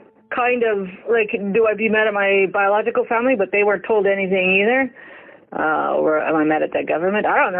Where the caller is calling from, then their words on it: North Bay, Ontario, Canada; I'm calling from North Bay, Ontario, Canada.